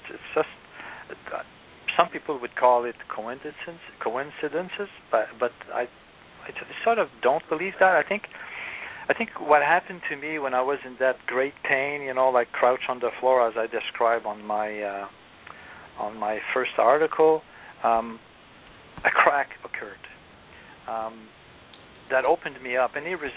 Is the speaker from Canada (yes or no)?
yes; Canada; because I'm from Canada, so I don't know what's available in your area